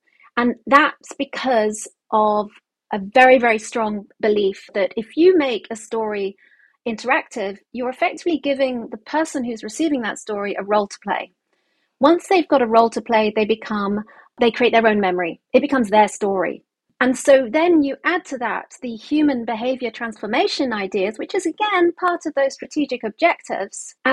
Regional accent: London, United Kingdom; And this was my city. This was London. I'm a Londoner.

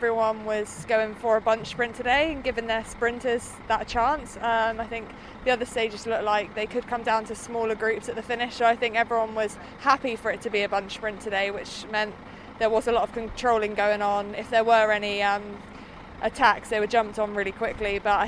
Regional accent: United Kingdom; Obviously, being a British rider, I'm always going to target this race.

